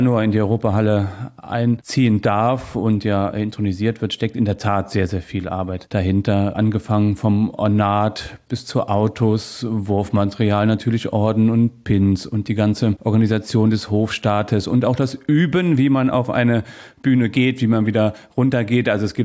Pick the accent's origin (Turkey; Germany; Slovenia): Germany; Niederstadtfeld, Rhineland-Palatinate; denn ich durfte in meinem Heimatort in Eifel, in Niederstadtfeld, ja der erste Kinderprinz sein